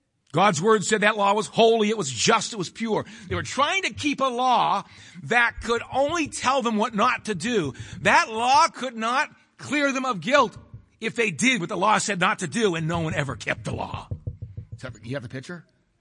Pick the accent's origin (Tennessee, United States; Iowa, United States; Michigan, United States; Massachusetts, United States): Massachusetts, United States; Chelsea; I grew up near Boston. I was born in the city of Chelsea, filthy little city. And I was born in that little city.